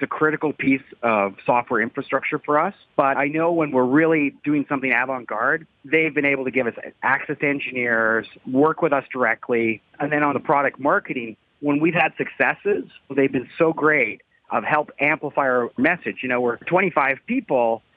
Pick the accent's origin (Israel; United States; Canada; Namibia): Canada; We're from Canada, right?